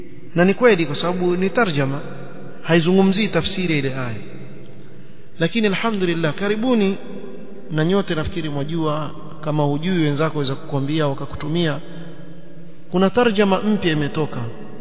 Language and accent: Swahili; Hadhramaut, Yemen; Mimi mbedui. Kule kwetu, kule kwa mabedui kule.